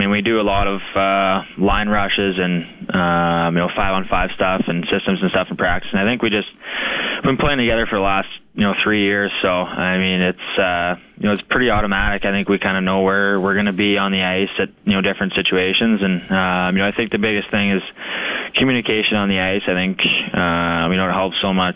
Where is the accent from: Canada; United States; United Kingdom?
Canada; Saskatoon, Saskatchewan; You know, get to play in my hometown, and obviously Saskatoon's you know, a great team